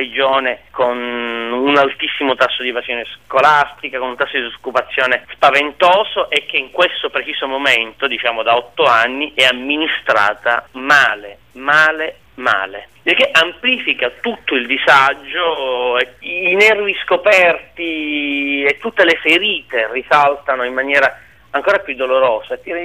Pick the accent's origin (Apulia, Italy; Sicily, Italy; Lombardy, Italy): Sicily, Italy; Palermo; moved away as an adult; io sono palermitano e ho vissuto a Palermo i primi 18 anni della mia vita.